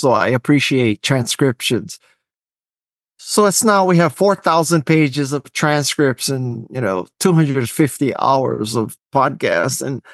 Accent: Honolulu, Hawaii, United States; I grew up in Honolulu, Hawaii, in a place called Kalihi Valley, which is a lower middle income. It's kind of tough part of Hawaii.

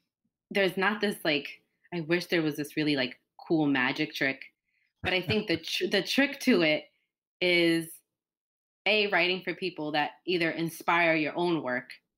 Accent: Brooklyn, New York, United States; I'm from Brooklyn, and sometimes I'm very Robert De Niro in my language.

